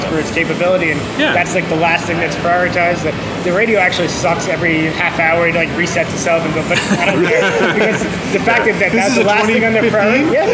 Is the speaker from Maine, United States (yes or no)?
no; New York City, New York, United States; I was still living where I grew up in New York City.